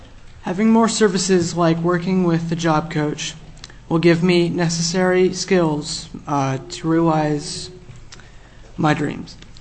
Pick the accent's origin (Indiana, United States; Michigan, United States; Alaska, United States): Alaska, United States; Anchorage; I am 14 and from Anchorage. I've been waiting for full services in Alaska for 4 years now.